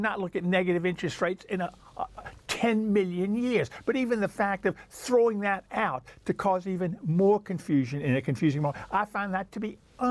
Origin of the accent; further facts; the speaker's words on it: United States; Well, since I'm an American and you're English